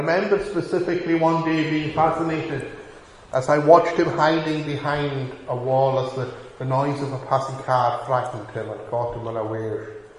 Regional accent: Lewis, Scotland, United Kingdom; as a young boy growing up in Lewis in the late 50s and early 60s

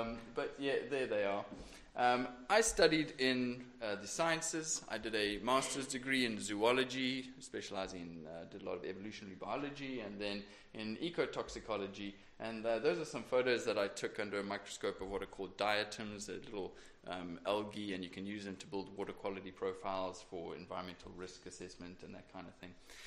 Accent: South Africa; moved away as an adult; as you can tell from my accent. I'm not really around from around these parts. I'm from sunny South Africa. And I've been in the country for just on 8 months after having come out.

